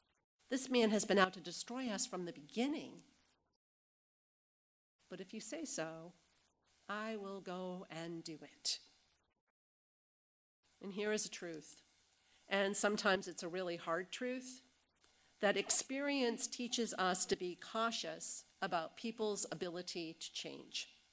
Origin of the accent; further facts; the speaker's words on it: Augusta, Maine, United States; Green Street United Methodist Church that I grew up in Augusta, Maine